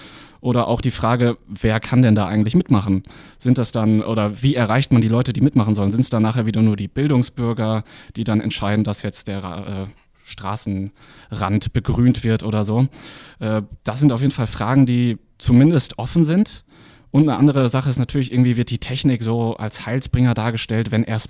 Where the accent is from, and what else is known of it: Bocholt, North Rhine-Westphalia, Germany; born or raised there